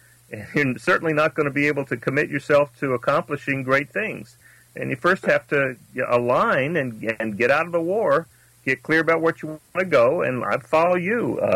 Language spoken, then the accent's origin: English; Texas, United States; Well, that's what I grew up with in South Texas. I mean, we had, you know, 20 or 30 small towns, all of them under 20,000 population back in 1965 when I was graduating from high school.